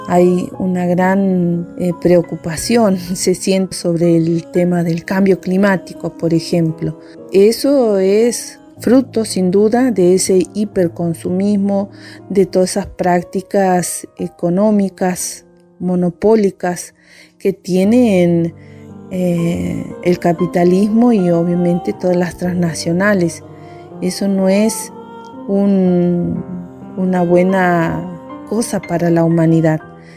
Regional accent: Pampa Pozo, Argentina; de la comunidad de Pampa Pozo, pueblo originario Vilela.

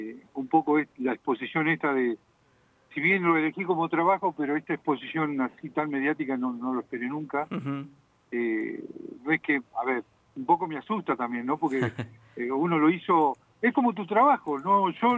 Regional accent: El Maitén, Chubut, Argentina; born there; Yo soy nacido en el Maitén Chubut.

